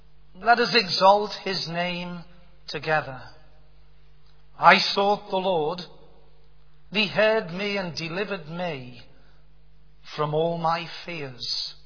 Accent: Liverpool, North West England, United Kingdom; I suppose my accent gives it away. You don't have to be a Philadelphia lawyer to realize that I'm born and bred in the city of Liverpool.

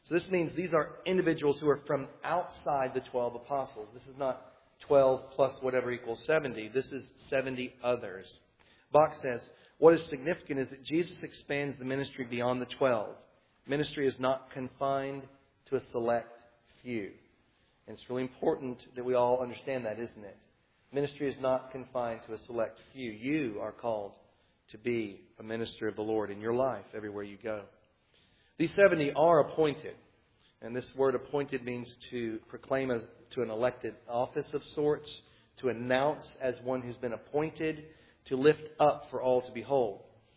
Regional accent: Tennessee, United States; I'm from Tennessee, so I've got to double check my math.

